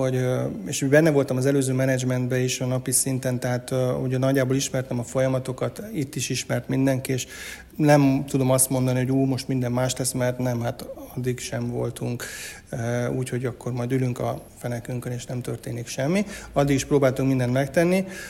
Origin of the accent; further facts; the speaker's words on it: Pécs, Baranya, Hungary; Pécsi gyerek vagyok, Pécsen születtem 1976-ban